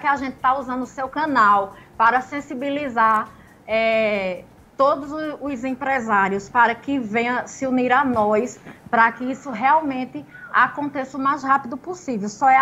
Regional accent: Brazil; nós, como brasileiros, como parte integrante de uma sociedade

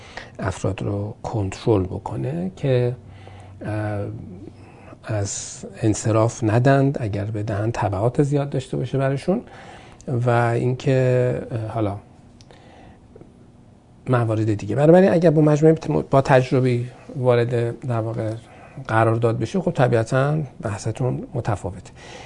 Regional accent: Iran; چون من وکیل ایرانی هستم

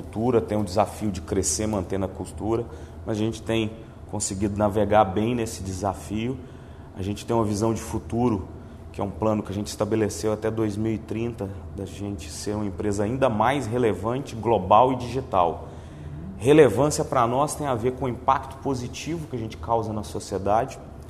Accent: Minas Gerais, Brazil; Sou engenheiro de formação, sou mineiro, sou casado com a Raquel, pai da Manuela. Já estou aqui no Espírito Santo há 20 anos

